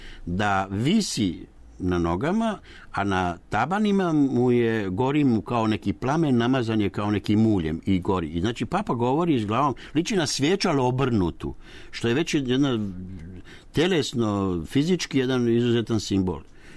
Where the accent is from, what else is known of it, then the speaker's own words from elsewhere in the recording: Banja Luka, Republika Srpska, Bosnia & Herzegovina; born there; Jesam, ja se ponašam naproti kao Banjalučanin i tekako.